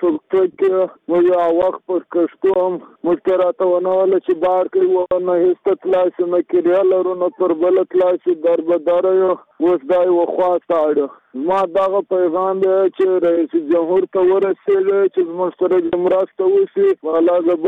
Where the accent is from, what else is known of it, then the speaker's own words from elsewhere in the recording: Badghis, Afghanistan; moved away; زه د بادغیس په اوسېدونکو یم، اوس راغلم دلته په مهاجر کې یم،